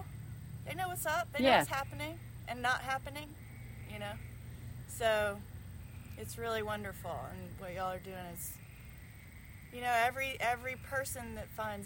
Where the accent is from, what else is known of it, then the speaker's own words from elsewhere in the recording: Georgia, United States; I wasn't ever taught the watersheds growing up in Georgia.